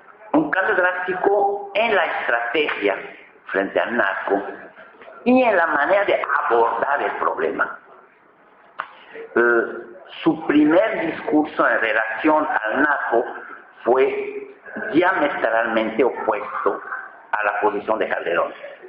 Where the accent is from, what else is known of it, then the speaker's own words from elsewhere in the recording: Mexico; México, dependemos del comercio, somos socios de Estados Unidos, tenemos una enorme frontera común, tenemos 25 millones de mexicanos en Estados Unidos